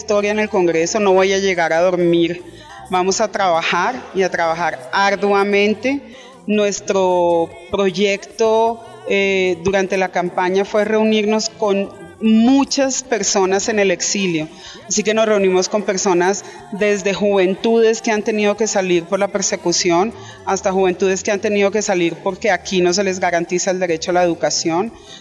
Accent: Colombia; now in Switzerland; hace 12 años me fui de Colombia por amenazas, en principio. Sin embargo, yo no soy solicitante de refugio y asilo en Suiza, porque conocí a quien actualmente es mi esposo

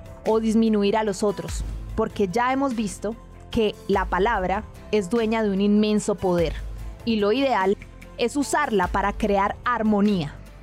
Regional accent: Colombia; Mi invitación, como una colombiana más, es a que aportemos paz desde nuestros entornos

